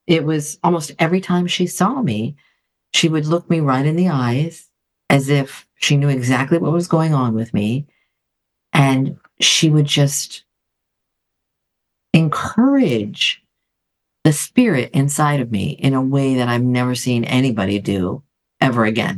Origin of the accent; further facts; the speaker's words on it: Athens, Attica, Greece; I grew up in Athens, Greece, and I went to an American school. And for the middle school period of my life, I went to a Catholic school in Greece.